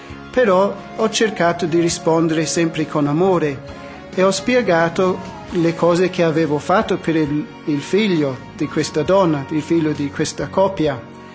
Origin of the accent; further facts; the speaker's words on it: New Zealand; Italian is a second language; also born or lived in Australia; vengo dalla Nuova Zelanda